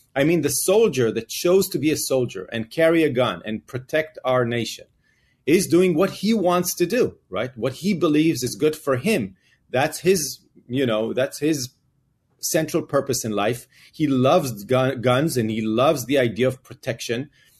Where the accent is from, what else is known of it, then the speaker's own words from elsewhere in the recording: Israel; And I grew up in Israel, and I was growing up in a very conservative environment